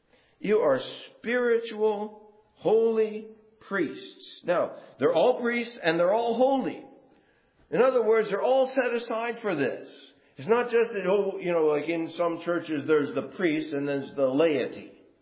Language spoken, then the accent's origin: English; New Orleans, Louisiana, United States; And in Southern English, and by the way, I'm from New Orleans.